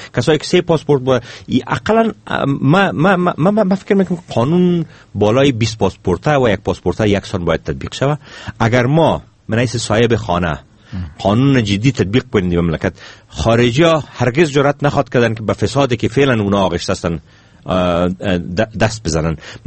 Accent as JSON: {"language": "Persian", "country": "Afghanistan", "said": "ما افغان هستیم، ما صاحب از این خانه هستیم"}